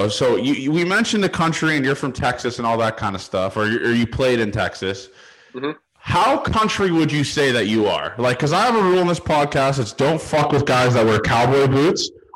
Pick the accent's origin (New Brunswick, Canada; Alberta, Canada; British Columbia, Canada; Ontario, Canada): Ontario, Canada; Toronto; Obviously, I'm from Toronto.